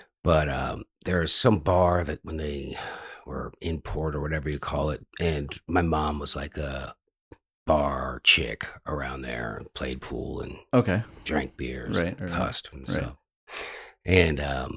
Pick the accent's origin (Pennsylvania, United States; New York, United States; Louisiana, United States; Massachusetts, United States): Pennsylvania, United States; Philadelphia; born there; No, I was born in Philadelphia.